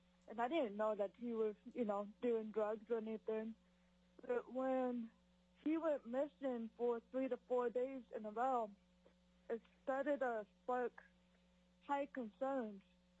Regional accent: Juneau, Alaska, United States; I am from Juneau, Alaska, speaking on behalf of myself.

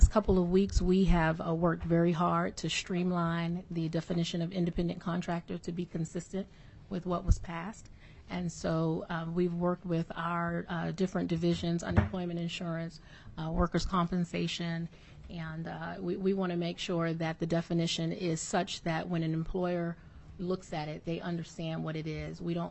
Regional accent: Alaska, United States; I come from the Mat-Su, you know, the fastest growing area across the state

